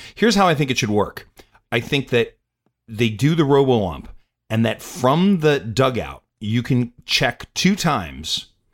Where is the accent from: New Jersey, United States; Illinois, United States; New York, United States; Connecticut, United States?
New York, United States; Bronx; He's so exciting now that Afino is my favorite Italian guy. I'm from the Bronx.